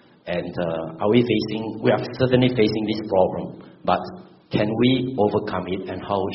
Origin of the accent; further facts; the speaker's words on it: Singapore; Being a Singaporean, living in a multi-culture, multi-religion society